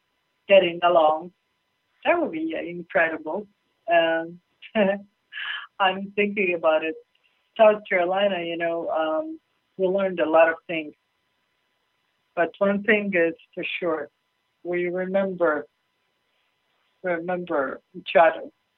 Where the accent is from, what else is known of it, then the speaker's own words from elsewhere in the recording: Israel; I'm from the Holy Land. This is from the Holy Land, guys, Israel.